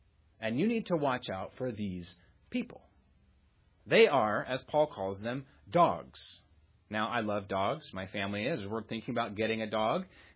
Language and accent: English; California, United States; My home state, California, it's over 100 degrees there